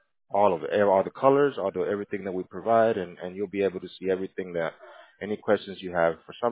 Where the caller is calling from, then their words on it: Florida, United States; I'm calling from Florida. I'm in Gibson today.